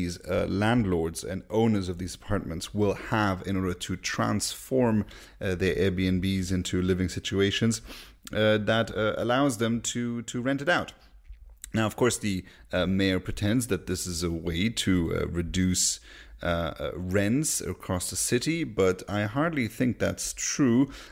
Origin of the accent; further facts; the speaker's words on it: Luxembourg; For instance, Luxembourg, my home country.